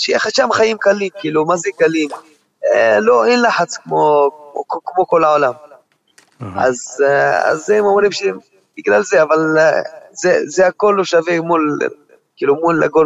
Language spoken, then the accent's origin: Hebrew; Djerba, Medenine, Tunisia; now in Beersheba, Israel; בג'רבה, כאילו אני רק 4 שנים בארץ. שנה שעברה גם הייתי בג'רבה, אבל אני 4 שנים בארץ. עלינו, אנחנו משפחה עולים חדשים. לא חדשים, אבל עלינו לפני 4 שנים.